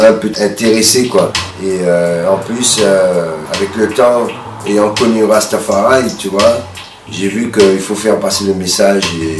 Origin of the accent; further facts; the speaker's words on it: Martinique, France; also born or lived in Guadeloupe; Je viens des Caraïbes, je suis né en Guadeloupe. Sinon, j'ai évolué en Martinique, où j'ai fait mes premières expériences musicales.